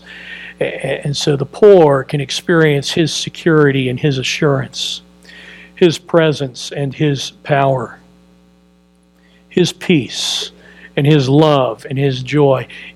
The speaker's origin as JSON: {"language": "English", "town": "Dallas", "region": "Texas", "country": "United States", "tie": "born or raised there", "said": "I grew up in Dallas, and I spent some high school years at a private school in Dallas that was quite wealthy."}